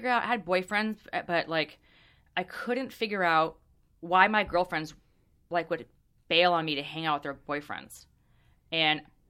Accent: California, United States; I grew up in Orange County, which was super, super conservative.

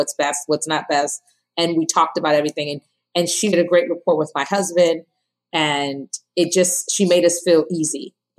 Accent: Ghana; now in New Jersey, United States; I'm married. I live in New Jersey. I'm a social impact entrepreneur. And I'm from Ghana, West Africa.

